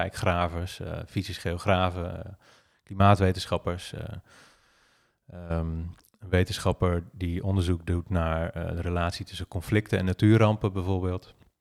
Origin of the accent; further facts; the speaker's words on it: IJssel valley, Netherlands; kustlijn in de IJsselvallei kan komen te liggen. Nou, dat is de regio waar ik woon, dat is de regio waar ik ben opgegroeid.